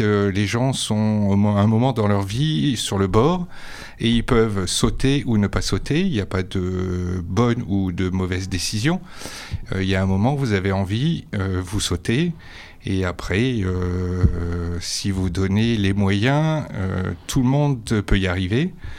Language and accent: French; Clermont-Ferrand, Auvergne-Rhône-Alpes, France; je suis né à Clermont-Ferrand, à la clinique Michelin. Mon père a travaillé chez Michelin. J'ai fait 8 déménagements en suivant mon père, qui a été muté à plusieurs reprises. Et après, donc, on est revenu à Clermont-Ferrand